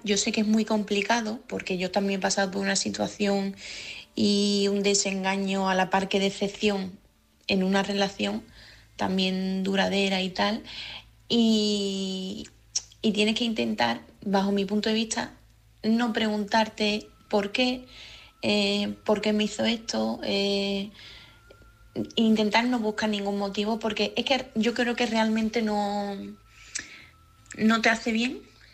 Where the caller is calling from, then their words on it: Seville, Andalusia, Spain; corresponsal de Sevilla.